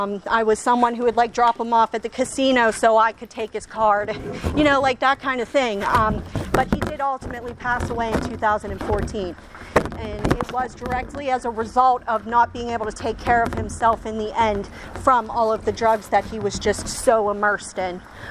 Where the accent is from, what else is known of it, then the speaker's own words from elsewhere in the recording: Munhall, Pennsylvania, United States; I'm from the South Hills of Pittsburgh. I was right, like I'm from Munhall originally, South Hills.